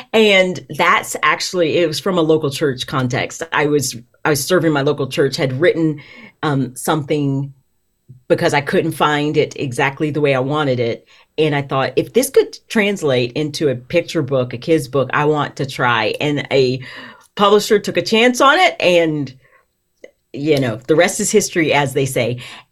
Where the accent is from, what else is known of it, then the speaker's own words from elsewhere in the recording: Tennessee, United States; I'm from Tennessee.